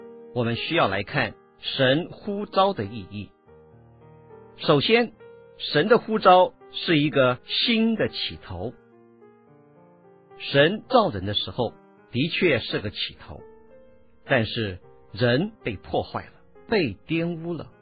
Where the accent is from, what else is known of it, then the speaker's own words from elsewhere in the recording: China; 虽然我们都是中国人